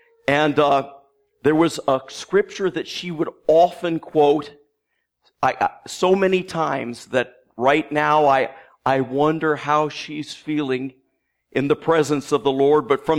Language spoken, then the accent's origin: English; New Jersey, United States; You know, I was born in New Jersey, lived there for 10 years.